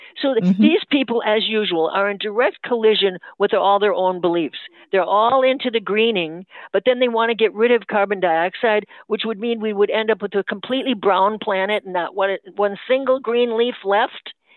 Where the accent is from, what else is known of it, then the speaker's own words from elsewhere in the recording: St. Paul, Minnesota, United States; When I was growing up in St. Paul, Minnesota, which is really a weather disaster place